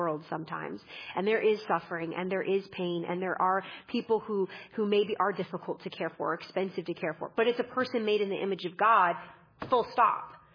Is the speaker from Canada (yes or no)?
yes; Canada; my home country in Canada